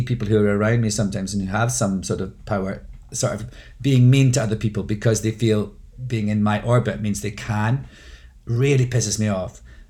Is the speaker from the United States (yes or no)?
no; Scotland, United Kingdom; my speaking out about things is completely to do with the fact of being Scottish.